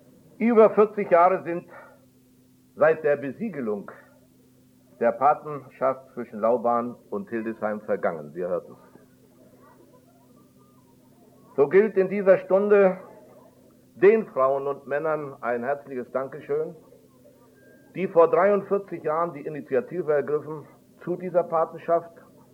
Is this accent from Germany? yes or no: no; Środa Śląska, Lower Silesian Voivodeship, Poland; meiner Heimatstadt Neumarkt, bekanntlich zwischen Liegnitz und Breslau liegend